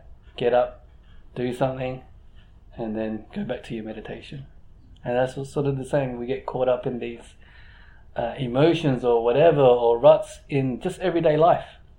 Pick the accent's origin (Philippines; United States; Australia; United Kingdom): Australia; Perth, Western Australia; also born or lived in Indonesia; So yeah, it was, and then like to Indonesia, and that's where I was born. And yeah, from Indonesia to Perth. So I grew up in Perth, you know, went to a Catholic school.